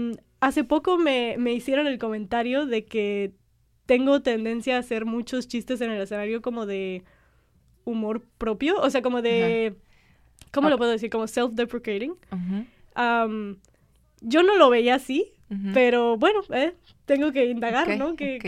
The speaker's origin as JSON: {"language": "Spanish", "country": "Mexico", "said": "Creo que como mexicanos en general somos personas graciosas o hablamos gracioso ya de por sí."}